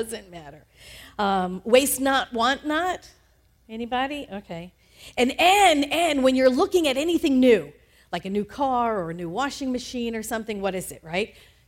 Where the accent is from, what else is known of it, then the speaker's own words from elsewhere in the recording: New York, United States; There was a lot of those things in the Northeast. I grew up in New York.